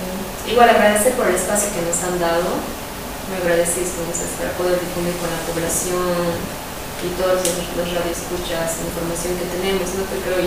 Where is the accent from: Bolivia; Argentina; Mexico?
Bolivia; qué es como nosotros bolivianos, qué es lo que queremos